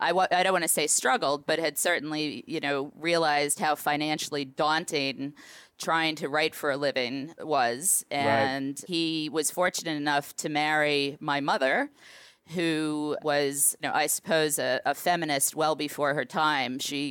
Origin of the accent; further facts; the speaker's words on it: New York City, New York, United States; I was born and raised in Manhattan. I was born in 1964 and grew up on 30th Street and 2nd Avenue in a building that, of course, has been torn down and a luxury condo now sits there.